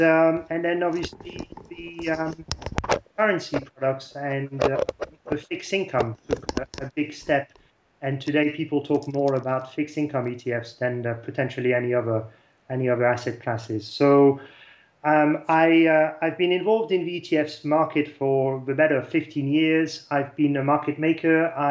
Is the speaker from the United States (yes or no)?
no; France; accent: French; also born or lived in United Kingdom; So obviously with my accent, people will recognize that I have a bit of a French accent. So I'm half French, half Brit.